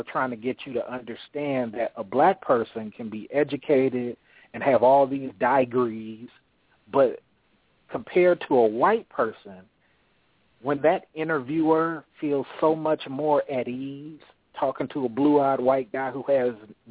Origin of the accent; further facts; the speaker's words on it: Oakland, California, United States; Oh, okay, I'm from Oakland.